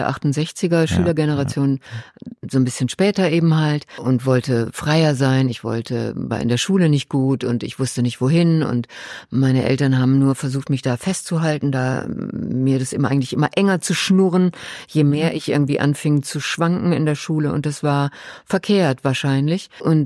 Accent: North Rhine-Westphalia, Germany; Ich komme aus dem Ruhrgebiet.

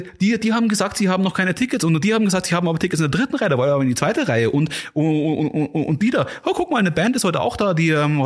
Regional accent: Amberg, Bavaria, Germany; meine Heimatstadt und meine Heimatliga

